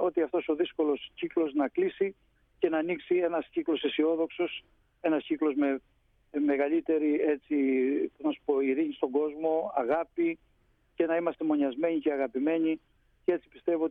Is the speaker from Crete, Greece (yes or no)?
yes; Avdou, Crete, Greece; Βρίσκομαι στην Κρήτη, συγκεκριμένα είμαι στο χωριό μου του Αυδού